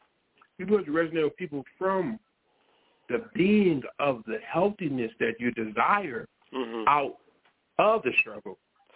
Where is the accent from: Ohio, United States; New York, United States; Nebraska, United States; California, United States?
California, United States; Richmond; I'm from Richmond, California. You know what? Everybody understands from Richmond, California.